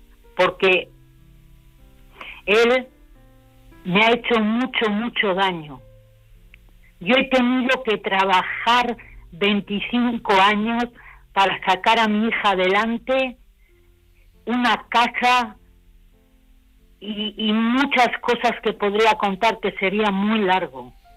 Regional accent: Basauri, Basque Country, Spain; de donde soy yo, que yo soy de Basauri.

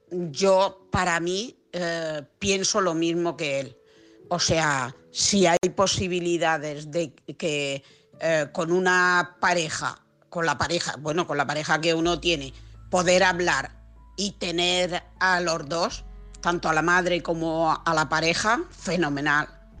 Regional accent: Elche, Valencian Community, Spain; soy de Elche, Alicante.

